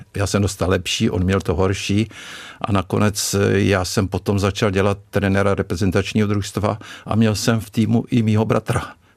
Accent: Karlovy Vary, Karlovy Vary Region, Czechia; Já jsem vyrůstal v Karlových Varech.

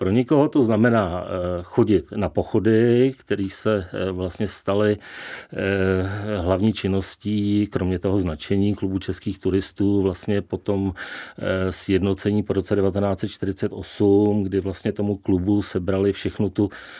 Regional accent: Prague, Czechia; Z Prahy. Já jsem čistokrevný Pražák.

